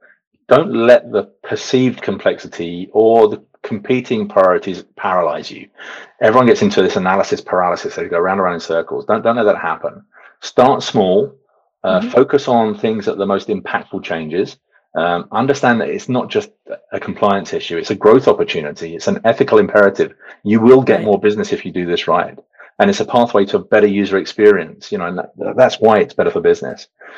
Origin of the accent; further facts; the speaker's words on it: United Kingdom; You probably hear from my accent, I'm from the UK.